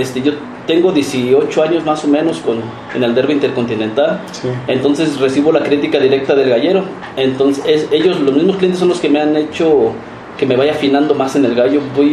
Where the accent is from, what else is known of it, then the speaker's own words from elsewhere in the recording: Paso del Alto, Guanajuato, Mexico; Venimos de Paso del Alto, Guanajuato.